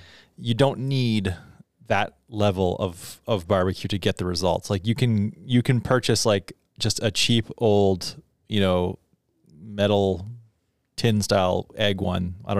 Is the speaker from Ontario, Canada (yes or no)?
no; Newfoundland and Labrador, Canada; Because we are from Newfoundland, and those are things that people say.